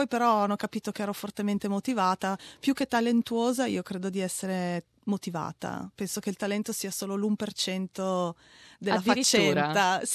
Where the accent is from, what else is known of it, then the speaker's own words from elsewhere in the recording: Conegliano, Veneto, Italy; now in Milan, Italy; vivo in Italia, lavoro principalmente a Milano, sono veneta di Conegliano e sono una scenografa e illustratrice.